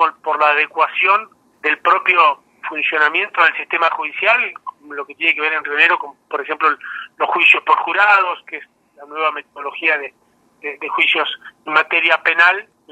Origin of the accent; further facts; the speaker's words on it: Río Negro, Argentina; Desde los que somos de Valle sabemos que desde Chichinales hasta Cinco Saltos, incluyendo Neuquén, es un gran corredor de más de 600.000, casi 700.000 habitantes